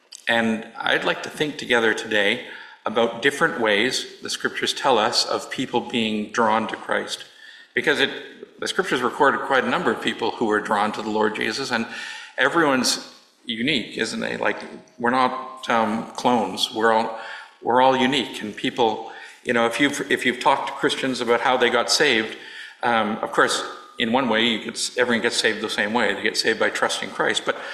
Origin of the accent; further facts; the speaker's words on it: Sudbury, Ontario, Canada; And I'm from Sudbury, as was established already.